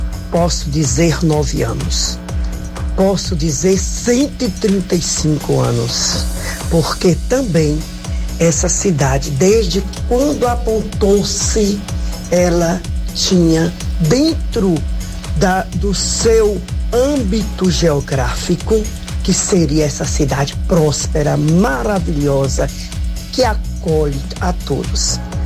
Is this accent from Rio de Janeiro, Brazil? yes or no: no; Barreiras, Bahia, Brazil; Minha amada, linda cidade Barreiras, onde nasci, me criei e aqui me fiz uma profissional, me fiz uma mãe, me fiz uma cidadã que te ama muito e uma cidadã do bem.